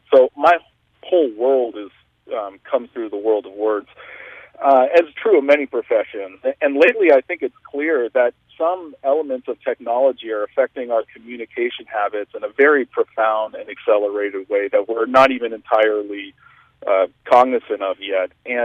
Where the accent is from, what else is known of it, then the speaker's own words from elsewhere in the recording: California, United States; now in Sacramento, United States; based out of Sacramento now, but I grew up in the Gold Country, and my first 5 years were working out in the Gold Country.